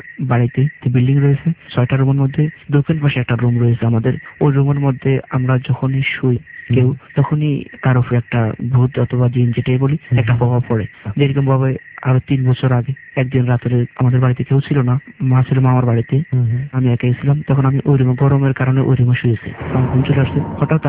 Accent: Chandpur, Chittagong Division, Bangladesh; আমার দেশের বাড়ি চাঁদপুর

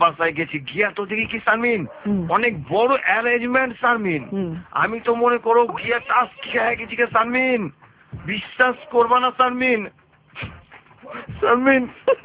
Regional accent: Dhaka, Dhaka Division, Bangladesh; আমরা পুরান ঢাকার পোলার

